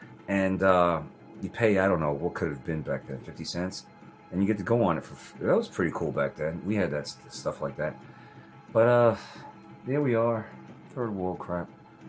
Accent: Brooklyn, New York, United States; I also remember growing up in Brooklyn, first 11 years of my life

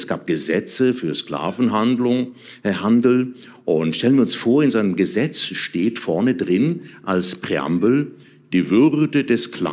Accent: Bern, Switzerland; born there; Ich bin in Bern geboren, der Hauptstadt der Schweiz.

